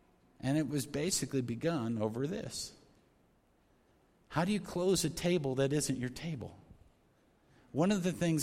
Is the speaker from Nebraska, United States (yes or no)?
yes; Omaha, Nebraska, United States; Now, I grew up in Omaha, so that was my favorite.